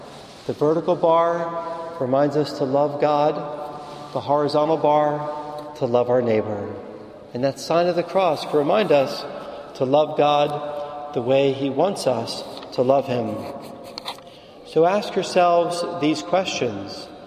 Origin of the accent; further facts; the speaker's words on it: Philadelphia, Pennsylvania, United States; Remember my hometown of Philadelphia, the city of brotherly love? Growing up, I called it the city of brotherly shove, right?